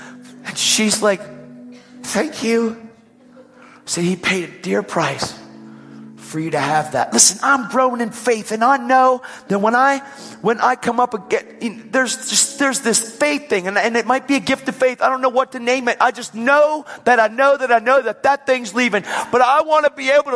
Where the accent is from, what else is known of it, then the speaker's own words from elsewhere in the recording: Pennsylvania, United States; I said, I'm from Pennsylvania.